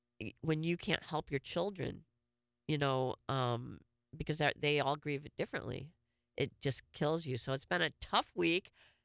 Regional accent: Detroit, Michigan, United States; I know when I grew up outside of Detroit, I used to go to Ben & Jerry's at least once a week.

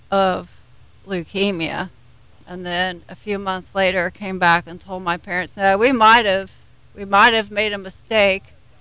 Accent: Ohio, United States; now in Atlanta, United States; because we're originally from Ohio, born in Ohio, moved to Atlanta in 2009

